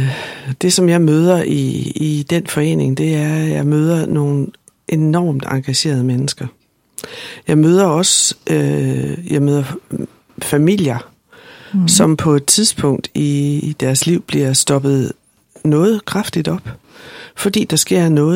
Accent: Slagelse, Zealand, Denmark; moved away as an adult; also born or lived in Klovborg; now in Holstebro, Denmark; fordi jeg er fra Slagelse

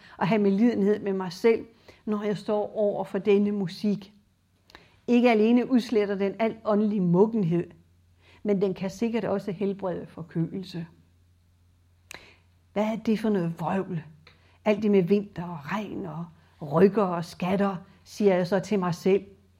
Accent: North Denmark Region, Denmark; Og de passer godt på os vestjyder. thyboer, som en også, hvor jeg kommer fra.

